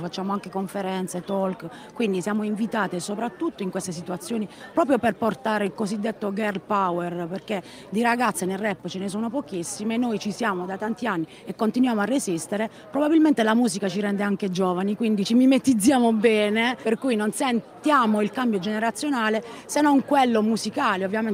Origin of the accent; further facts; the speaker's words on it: Taranto, Apulia, Italy; vengo da Taranto